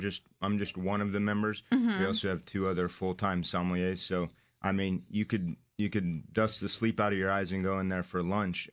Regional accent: Kansas City, Kansas, United States; born there; I was born in the geographical center of the United States

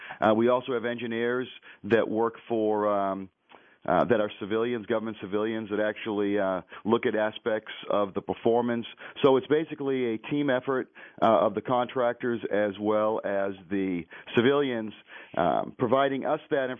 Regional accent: Boston, Massachusetts, United States; also born or lived in North Dakota; now in Cheyenne, United States; actually live in Cheyenne, Wyoming. I've been fortunate enough to live at in North Dakota. But you're right, I am a transplant from Boston.

